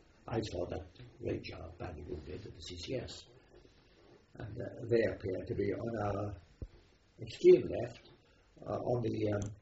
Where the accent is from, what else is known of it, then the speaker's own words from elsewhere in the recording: United Kingdom; We, as British soldiers, were listening to the London News on the radio